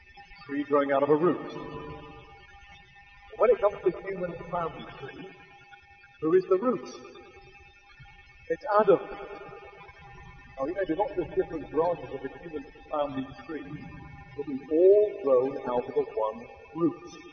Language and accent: English; United Kingdom; You just put me down as British. That's what I am. I'm British.